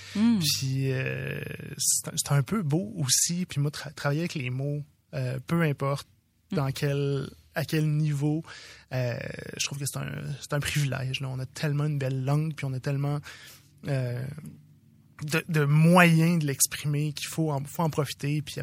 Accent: Quebec City, Quebec, Canada; moi je viens de Québec là, j'étais au Cégep Garneau à Québec

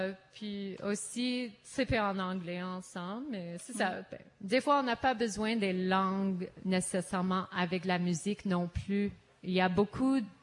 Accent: Toronto, Ontario, Canada; first language English; French is a second language; also born or lived in United States; on avait grandi à parler anglais parce que j'ai grandi à Toronto, puis après ça, les États-Unis. Ma famille, maintenant, ils sont à Hawaii. Mais moi, j'ai décidé de tourner à Canada quand j'avais 18 ans.

